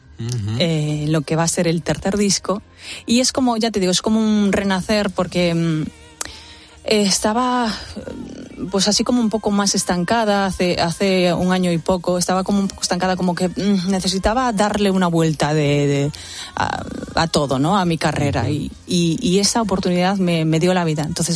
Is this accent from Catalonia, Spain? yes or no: no; Galicia, Spain; first language gl; Spanish is a second language; Son mis raíces, jamás me olvido de ella. De hecho, bueno, yo he cantado muchísimo en gallego, que es mi idioma natal. Yo he aprendido a hablar hablando en gallego y siempre está presente en mi vida.